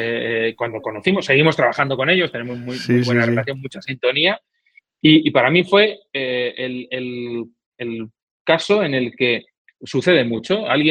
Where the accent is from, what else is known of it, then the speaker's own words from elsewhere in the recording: La Rioja, Spain; ya te he dicho que soy riojano y tengo pensamiento en racimo.